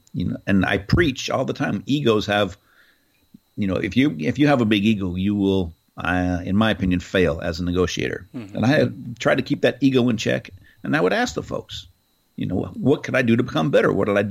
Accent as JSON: {"language": "English", "town": "Marin", "region": "California", "country": "United States", "tie": "born or raised there", "said": "And that's where I grew up and live in Marin."}